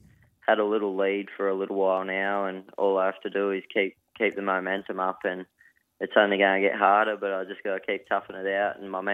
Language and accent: English; Young, New South Wales, Australia; Yeah, just in Young.